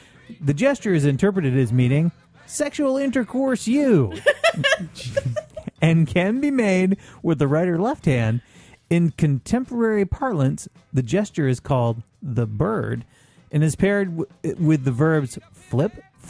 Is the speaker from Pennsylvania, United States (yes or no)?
no; Vermont, United States; About my home state of Vermont, which is nowhere near Florida.